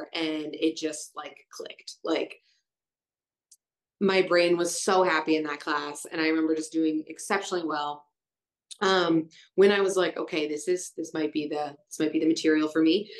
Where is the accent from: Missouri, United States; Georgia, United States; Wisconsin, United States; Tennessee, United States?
Missouri, United States; Lee's Summit; I was raised in Lee Summit. So Lee Summit High School.